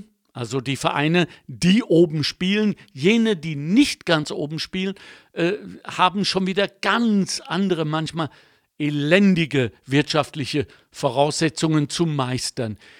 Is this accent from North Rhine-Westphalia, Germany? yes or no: yes; Lünen, North Rhine-Westphalia, Germany; Ich komme aus dem Ruhrgebiet. Ich bin am Ortsrand von Dortmund aufgewachsen, in Lünen.